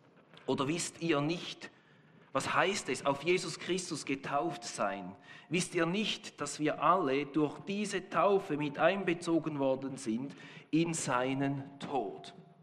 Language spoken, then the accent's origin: German; Switzerland